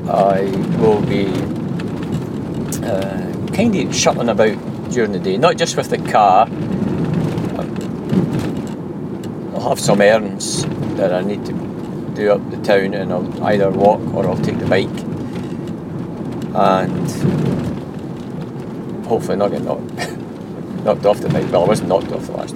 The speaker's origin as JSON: {"language": "English", "town": "Bathgate", "region": "Scotland", "country": "United Kingdom", "tie": "born or raised there", "said": "And looking down on the town of my hometown, Bathgate."}